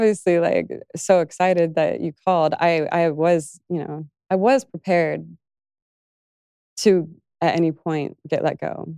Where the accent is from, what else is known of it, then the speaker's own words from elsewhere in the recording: Las Vegas, Nevada, United States; I've been in actual fights growing up in Las Vegas because I cannot stand bullying.